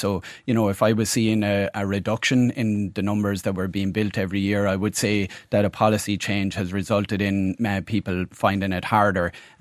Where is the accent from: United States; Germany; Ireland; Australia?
Ireland; Waterford, Munster; I'm from the middle. I'm from Waterford City.